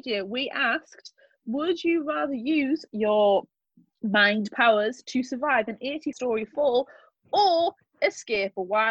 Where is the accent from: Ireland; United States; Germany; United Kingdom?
United Kingdom; it didn't stand out to me because I'm British.